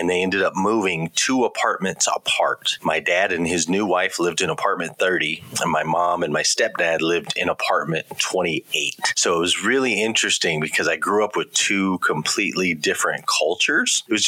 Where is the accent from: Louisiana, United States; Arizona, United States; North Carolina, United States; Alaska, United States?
Arizona, United States; Flagstaff; I grew up in Flagstaff, Arizona. I come from a military family. So in the early years, we kind of bounced around all over the place. My dad was in the Army, but we landed in Flagstaff. And so that's where I grew up.